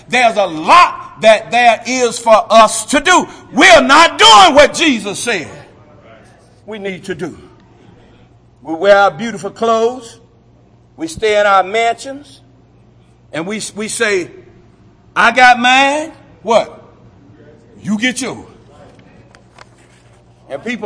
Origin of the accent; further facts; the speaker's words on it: Adel, Georgia, United States; When I was growing up in Adel, Georgia, mama used to feed the whole neighborhood.